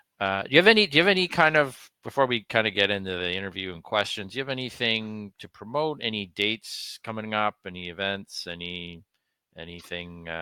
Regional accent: Canada; we're both from Canada

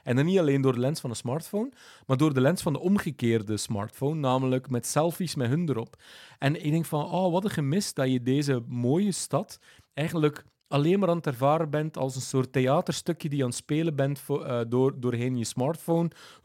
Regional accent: Amsterdam, North Holland, Netherlands; jij bent een Rotterdammer, ik ben Amsterdammer.

